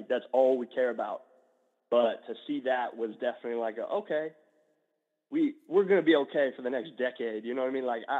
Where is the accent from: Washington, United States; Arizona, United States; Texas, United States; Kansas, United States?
Texas, United States; Dallas; I grew up in Dallas, and you can't grow up in Dallas and not play some football.